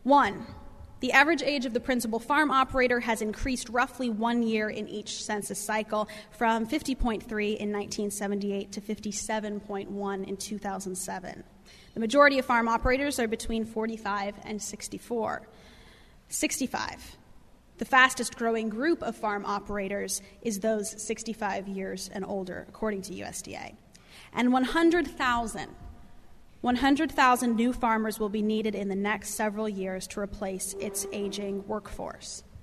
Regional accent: Nebraska, United States; I grew up in western Nebraska, the middle of seven children. My hometown's about 8,000 people, and I grew up around agriculture my whole life

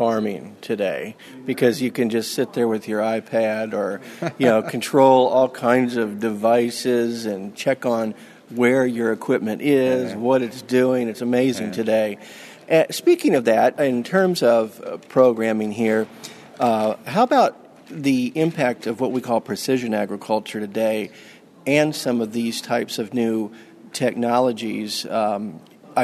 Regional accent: Missouri, United States; So it's nice to be back down to my home state.

